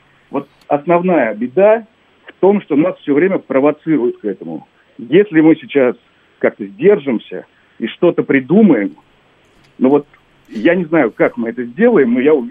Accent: Moscow, Russia; я из Москвы.

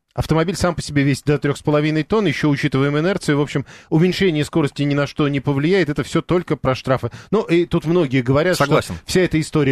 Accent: Balashikha, Moscow Oblast, Russia; так как я родом из Балашихи

